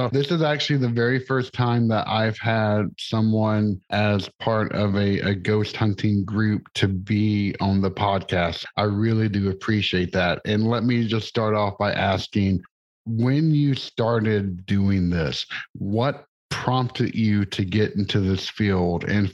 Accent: Cookeville, Tennessee, United States; you are near where I grew up in Tennessee, which is Cookeville

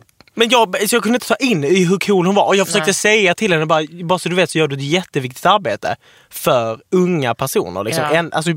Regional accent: Svedala, Skåne, Sweden; Jag är från Svedala. Det är lite 20 minuter från dig.

